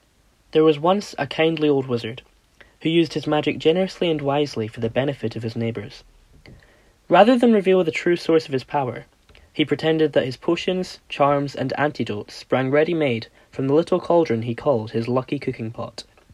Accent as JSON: {"language": "English", "town": "Edinburgh", "region": "Scotland", "country": "United Kingdom", "said": "I am from Edinburgh in Scotland. I was born on the morning of the 12th of December 1998 in the Simpsons Hospital."}